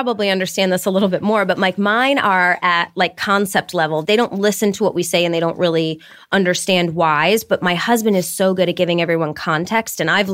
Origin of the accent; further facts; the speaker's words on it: Detroit, Michigan, United States; I mean, I grew up in Detroit.